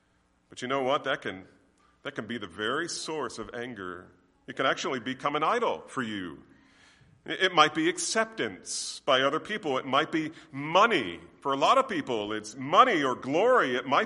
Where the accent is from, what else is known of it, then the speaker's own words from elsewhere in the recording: New Jersey, United States; I'm from New Jersey. That's a serious thing.